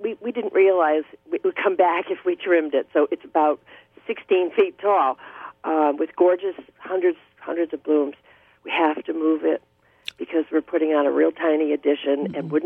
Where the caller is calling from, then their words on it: Townsend, Massachusetts, United States; Well, I am calling you from my home in Townsend, Mass.